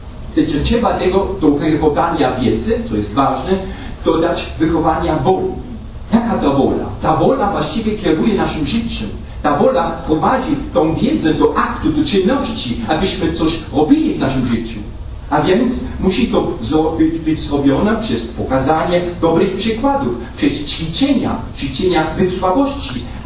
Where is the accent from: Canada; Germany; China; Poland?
Germany; Polish is a second language; jestem Niemcem i dlatego po prostu wybaczcie, że mój polski język jest trochę marny.